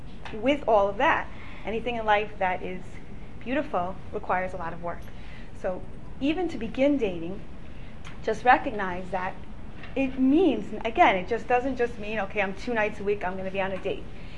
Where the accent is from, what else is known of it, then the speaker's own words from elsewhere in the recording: California, United States; I thought I grew up in California. I didn't ever think I would live here. I met my husband. I moved here.